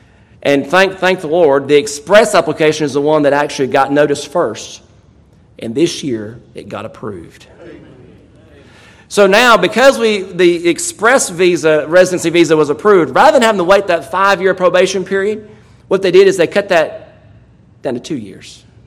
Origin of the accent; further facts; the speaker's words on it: North Carolina, United States; I'm a nobody from Stokes County, all right?